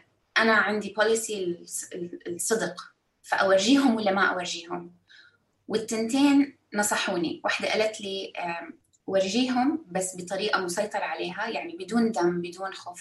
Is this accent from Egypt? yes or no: no; Kuwait; born there; أنا من مواليد الكويت، وإحنا عشنا حرب الخليج، بس لما صارت حرب الخليج كان عمري 6 سنين وما كنا بالكويت، كنا مسافرين